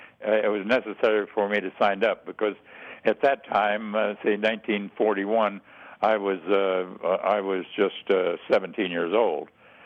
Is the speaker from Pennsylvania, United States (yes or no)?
no; California, United States; also born or lived in Vancouver, Washington; I was born in Vancouver, Washington, moved to Southern California when I was a year old. I moved simply because my parents moved and I had to go with them. And so I spent all of my school years and growing up years until I went into the service in Southern California.